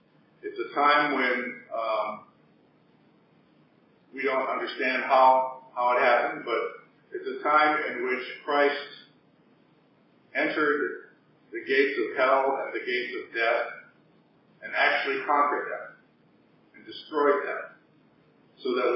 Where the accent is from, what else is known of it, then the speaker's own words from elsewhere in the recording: United States; A lot of us don't like it because we're American.